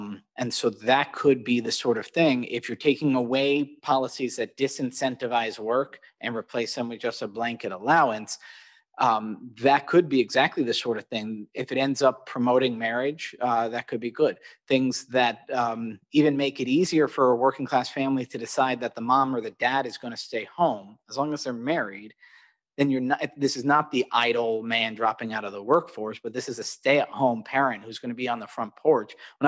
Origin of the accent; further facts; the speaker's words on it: New York City, New York, United States; I went to a liberal arts college and I'm from Greenwich Village.